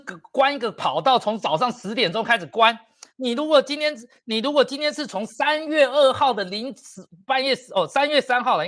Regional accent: Taiwan; 你当我们台湾人他妈这么好骗啊？

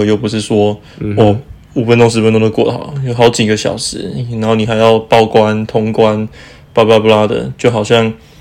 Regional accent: Taiwan; 我们台湾人被分散在德国的各地，就是有人像叶公他就在北部，那我就在西部

